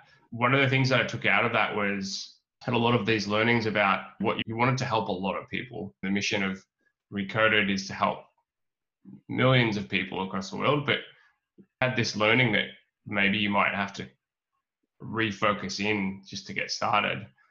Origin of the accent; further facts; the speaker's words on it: Australia; I think it's something, you know, being Australian